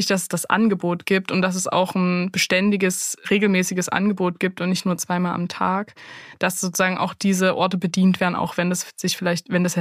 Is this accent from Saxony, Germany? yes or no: yes; Saxony, Germany; in der Sächsischen Schweiz, wo ich herkomme